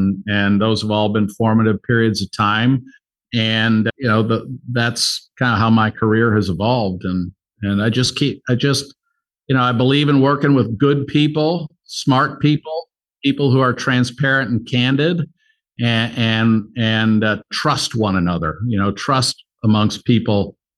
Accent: Detroit, Michigan, United States; I'm a kid from Detroit. So, you know, in Detroit in the 1980s, what you saw when I was growing up

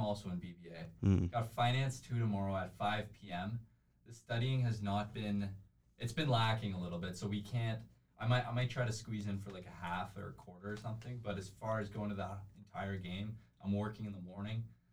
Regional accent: Kingston, Ontario, Canada; I'm from Kingston, by the way.

